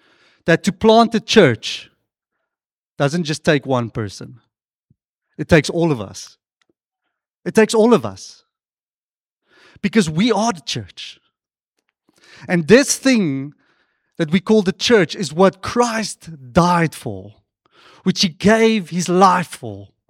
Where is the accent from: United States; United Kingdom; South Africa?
South Africa; Stellenbosch, Western Cape; So, yeah, we are from Stellenbosch, the beautiful city or town of Stellenbosch, among the mountains, among all the students.